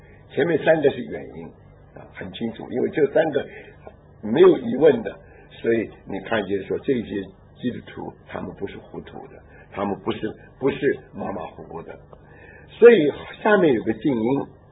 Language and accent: Chinese; China; 我们中国人一个字是一个图画